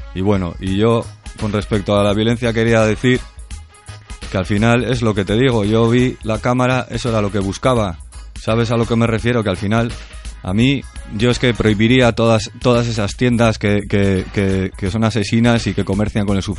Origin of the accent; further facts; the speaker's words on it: Bilbao, Basque Country, Spain; Que somos de Bilbao, chaval, que lo ha pagado Azcuna, seguro. No es que somos de Bilbao.